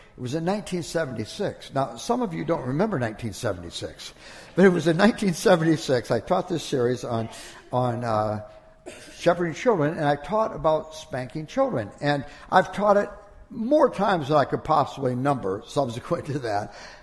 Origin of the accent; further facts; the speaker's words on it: Toledo, Ohio, United States; When I was a kid, we grew up in Toledo, Ohio, and Toledo's an industrial town. It's a United Auto Workers city and a lot of factories because of the proximity to Detroit.